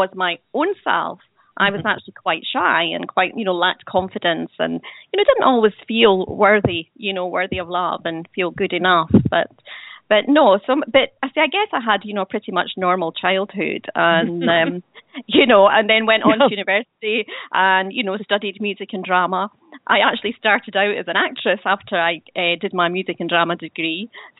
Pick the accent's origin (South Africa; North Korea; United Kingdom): United Kingdom; Dunfermline, Scotland; born there; also born or lived in Spain; Yeah, I was born in Dunfermline in Fife in Scotland.